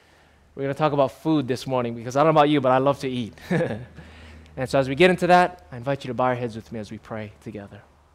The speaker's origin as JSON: {"language": "English", "town": "Waianae", "region": "Hawaii", "country": "United States", "tie": "born or raised there", "said": "I'm originally from Hawaii on Oahu, born and raised in Waianae, a local boy."}